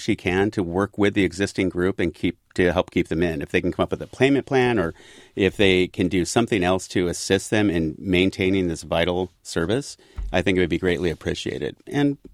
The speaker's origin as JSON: {"language": "English", "town": "Port Gamble", "region": "Washington", "country": "United States", "tie": "born or raised there", "said": "I'm from Port Gamble, and it's not that far from Seattle, but as the crows flies, 25, 30 miles."}